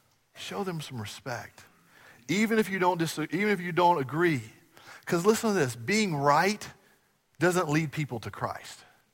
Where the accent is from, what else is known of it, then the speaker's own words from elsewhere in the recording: United States; we said we're from America.